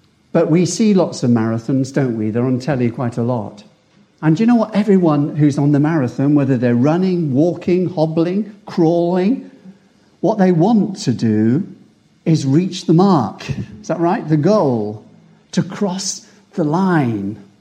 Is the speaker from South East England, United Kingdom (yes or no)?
yes; Newbury, South East England, United Kingdom; I was brought up in Newbury. Lived in Newbury for the first 17 years of my life. And we lived behind an old shop.